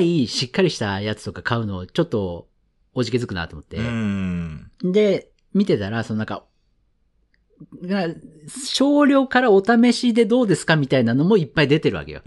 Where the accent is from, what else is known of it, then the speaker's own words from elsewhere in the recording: Kanto, Japan; や僕はね、関東出身ってこともあってか